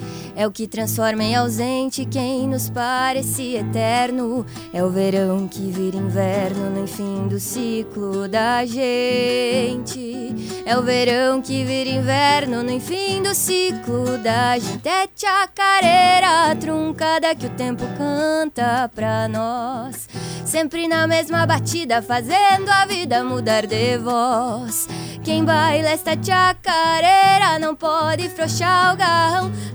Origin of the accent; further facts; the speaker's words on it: Santana do Livramento, Rio Grande do Sul, Brazil; now in Porto Alegre, Brazil; Por isso que eu tô aqui, né, na capital. Vim lá de Santana do Livramento e...